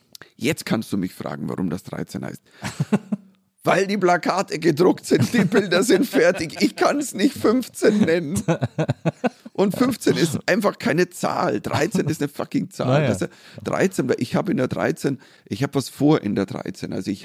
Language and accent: German; Germany; So, also als Deutscher, der da whatever.